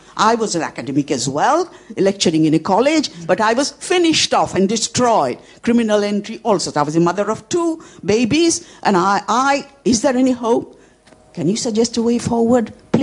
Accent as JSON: {"language": "English", "country": "India", "moved": "as an adult", "lives_now": "Manchester, United Kingdom", "said": "I've lived here most of my life, really, came when I was in my 20s, and now I'm nearly crossed 70. And I'm Indian, born in a Hindu family, and unfortunately in a Brahmin family"}